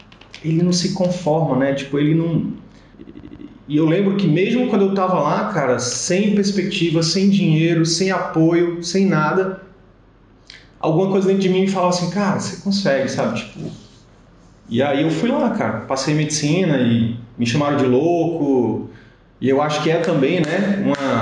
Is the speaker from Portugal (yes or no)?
no; Northeast Region, Brazil; Eu venho de uma família muito humilde, né? Eu sou do interior do Nordeste.